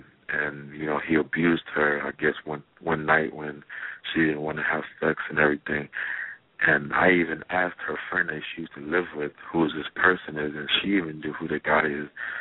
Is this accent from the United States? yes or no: no; Jamaica; I grew up in Jamaica